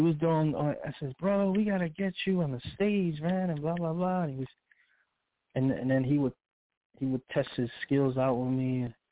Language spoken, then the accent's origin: English; New York, United States; when he found out that I was speaking, you know, I was from New York